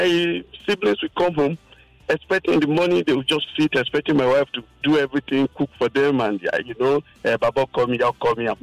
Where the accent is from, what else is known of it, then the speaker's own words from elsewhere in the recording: South West, Nigeria; I was born and brought up in the Yoruba land, okay? And we imbibed in the Yoruba culture.